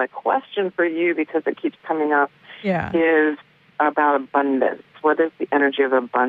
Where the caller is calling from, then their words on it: Chicago, Illinois, United States; I'm calling from Chicago.